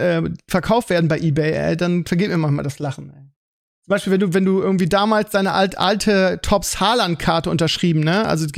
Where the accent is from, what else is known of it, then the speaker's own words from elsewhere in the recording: Bremen, Germany; Das ist halt, als Bremer ist das halt eine pure Erektion.